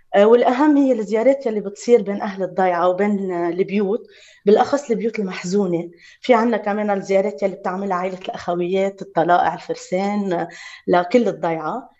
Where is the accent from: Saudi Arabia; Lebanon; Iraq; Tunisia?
Lebanon; نحن كلبنانية